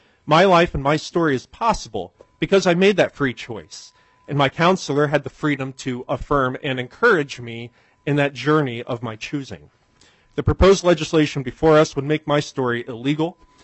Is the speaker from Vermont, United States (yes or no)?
no; Saint Paul, Minnesota, United States; from St. Paul.